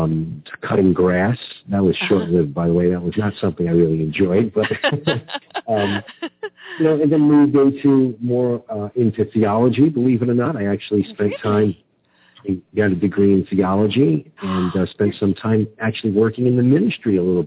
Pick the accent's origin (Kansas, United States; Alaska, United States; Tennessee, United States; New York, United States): New York, United States; New York City; accent: New York; also born or lived in Florida; now in Los Angeles, United States; Yeah, I was born in New York City. I think probably the listeners picked that up from my introduction. born and raised there. I can't lose the accent. I then spent a little bit of time, about 20 years in Florida